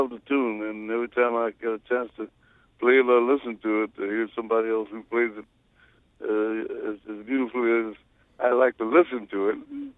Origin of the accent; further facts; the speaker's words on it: St. Louis, Missouri, United States; Well, I enjoy every place I played in St. Louis because that's my hometown.